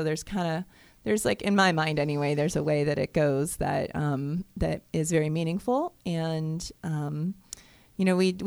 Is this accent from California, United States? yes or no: no; Florida, United States; That's a species of cicada that I listened to a lot growing up in Florida.